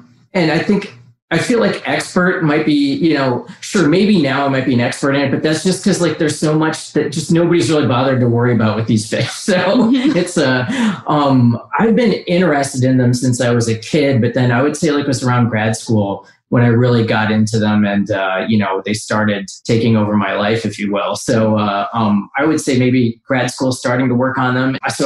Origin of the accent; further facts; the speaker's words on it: Washington, United States; born there; I was born in Washington State, lived there for a few years. My dad would take me to the Stillaguamish River, which is one of the rivers near kind of like the Seattle coast, a little bit further inland.